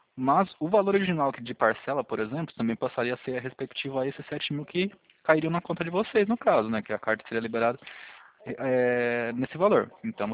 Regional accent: São Paulo, Brazil; eu sou do interior de São Paulo, também sou de São Paulo, mas sou do interior.

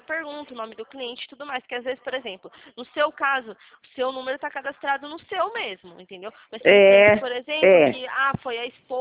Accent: Atibaia, São Paulo, Brazil; Eu sou daqui de Atibaia

